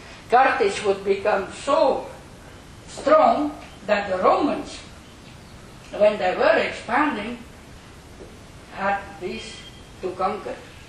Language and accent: English; Flanders, Belgium; this is a little like my country where I come from Flanders, from Belgium.